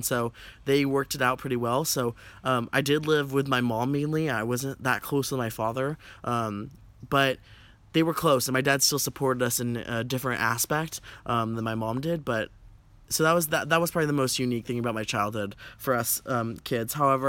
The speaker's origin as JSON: {"language": "English", "town": "Tracy", "region": "California", "country": "United States", "tie": "born or raised there", "also_born_or_lived": "Hayward", "said": "So we then moved to Tracy, California. And since then, in 2004, I believe, we've lived ther"}